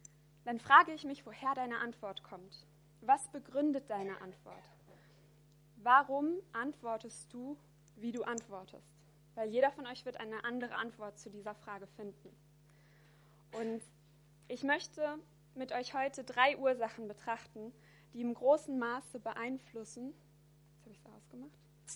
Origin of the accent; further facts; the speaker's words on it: Paderborn, North Rhine-Westphalia, Germany; born there; now in Düsseldorf, Germany; Ich bin 27 Jahre alt. Ich bin deutsche Staatsbürgerin, in Paderborn geboren, jetzt wohne ich aber in Düsseldorf